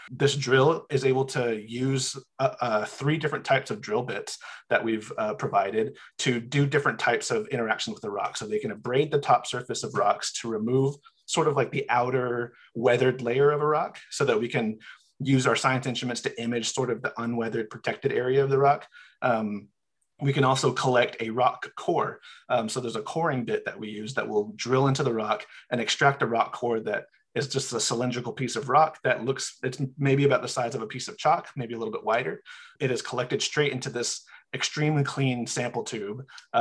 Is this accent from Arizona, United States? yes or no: yes; Holbrook, Arizona, United States; also born or lived in Tuba City; I'm originally from Northern Arizona. I grew up in Holbrook, Arizona. That's where I went to school all the way through high school. I actually was born, though, on the Navajo Nation. I'm originally from Tuba City, Arizona.